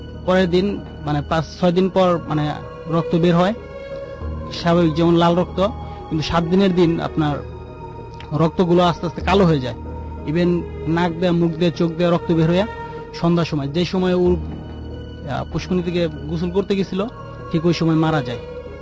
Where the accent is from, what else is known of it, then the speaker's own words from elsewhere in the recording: Gazipur, Dhaka Division, Bangladesh; আর আমি এসেছি গাজীপুর থেকে।